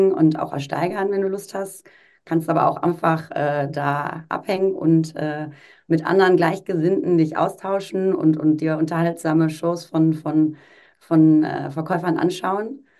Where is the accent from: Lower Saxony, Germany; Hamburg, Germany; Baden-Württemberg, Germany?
Baden-Württemberg, Germany; Freiburg; Ich komme ursprünglich aus Freiburg.